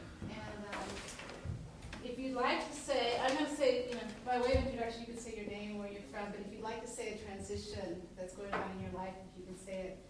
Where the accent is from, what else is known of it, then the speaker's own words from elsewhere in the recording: California, United States; I'm from San Francisco Bay Area, and I'm happy to be here.